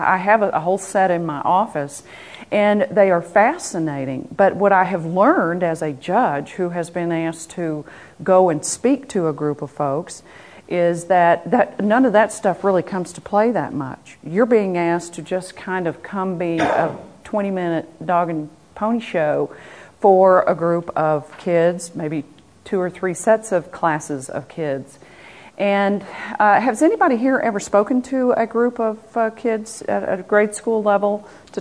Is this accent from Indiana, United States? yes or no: no; Lubbock, Texas, United States; I am from Lubbock, and I currently serve on the Texas Municipal Courts Education Center Board